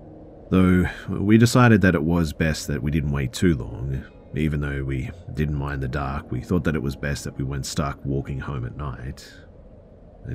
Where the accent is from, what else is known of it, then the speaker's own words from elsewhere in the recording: Galicia, Spain; We grew up in a very rural area of Galicia, Spain. We're British by blood, but Spanish by culture.